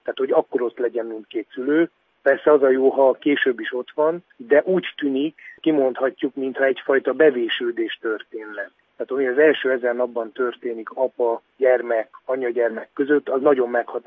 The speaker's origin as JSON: {"language": "Hungarian", "country": "Hungary", "said": "én is kis faluból származom"}